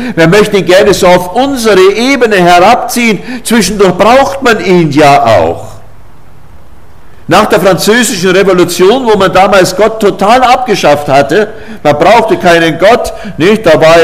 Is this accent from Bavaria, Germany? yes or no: yes; Oberammergau, Bavaria, Germany; Ja, ich komme ja nur aus Oberammergau, dem Herrgottschnitzer Dorf